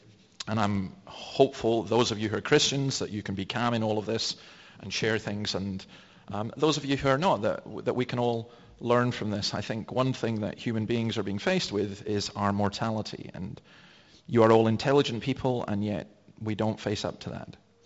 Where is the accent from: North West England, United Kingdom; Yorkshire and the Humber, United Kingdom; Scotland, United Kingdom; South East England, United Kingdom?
Scotland, United Kingdom; I'm a Scottish Presbyterian